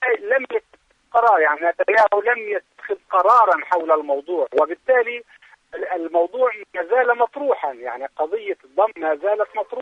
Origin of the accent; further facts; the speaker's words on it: Palestine; يعني كفلسطينيين وكل من يتعاطف مع القضية الفلسطينية